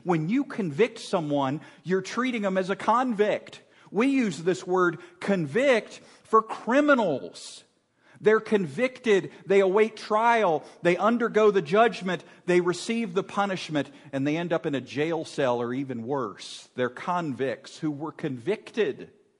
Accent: Virginia, United States; I grew up in Virginia and the ice was about that thick, maybe, if you're lucky.

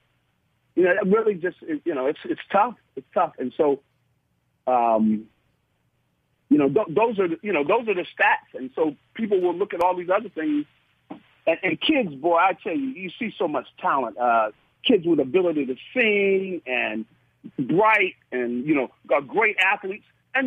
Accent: Connecticut, United States; So I grew up in Connecticut. I went to school in California.

